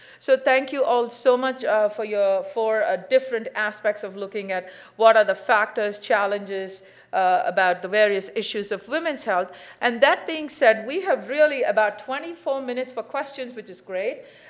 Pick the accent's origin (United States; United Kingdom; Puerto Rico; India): India; I'm originally from India